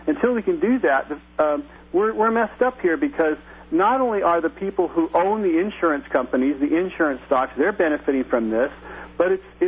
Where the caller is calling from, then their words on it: California, United States; I'm calling from the Delta.